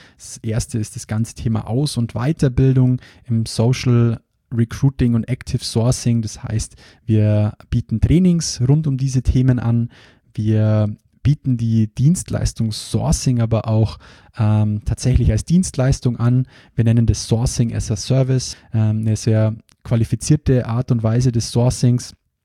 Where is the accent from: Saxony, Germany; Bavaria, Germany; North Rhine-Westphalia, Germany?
Bavaria, Germany; accent: Bavarian; hier am Standort im wunderschönen Ingolstadt. Ich hoffe, ihr verzeiht mir auch zwischendurch immer wieder meinen bayerischen Dialekt.